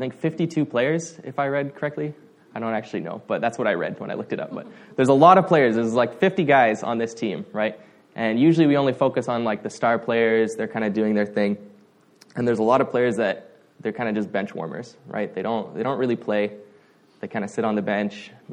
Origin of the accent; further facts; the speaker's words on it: Canada; Even before we're Canadian